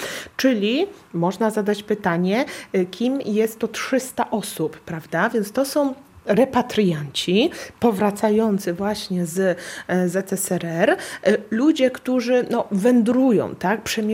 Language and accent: Polish; Kraków, Lesser Poland, Poland; Ja jestem z Krakowa